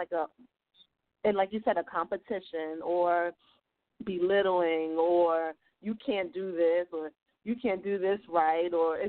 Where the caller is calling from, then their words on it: Queens, New York, United States; from Queens, New York.